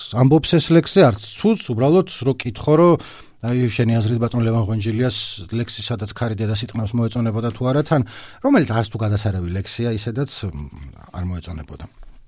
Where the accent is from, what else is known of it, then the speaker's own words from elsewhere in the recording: Baghdati, Imereti, Georgia; ჩემი იდენტობა არის რომ ბაღდათიდან ავარ წარმოშობით, ჩემთვის ქუთაისი ქალაქია და ბაღდათიც ქალაქი ამ არის, უფრო პატარა რაიონული ცენტრი